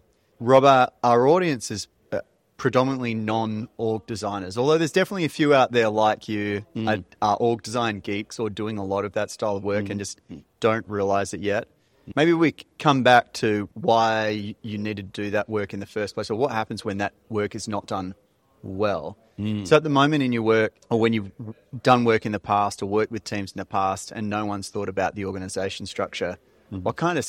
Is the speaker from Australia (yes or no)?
yes; Australia; because I'm Australian short and everything, and I think that's like the friendly way to go.